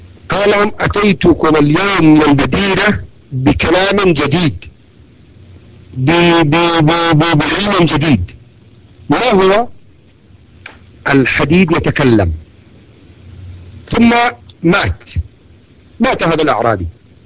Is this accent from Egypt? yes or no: no; Yemen; ولذلك الآن توجد عندنا في اليمن وغيرها يعني حرب شعواء